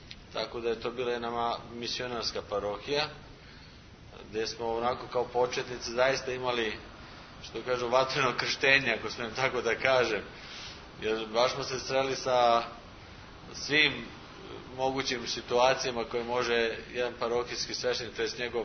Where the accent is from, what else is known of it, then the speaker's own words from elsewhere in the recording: Serbia; born there; Ja sam rođen u Srbiji.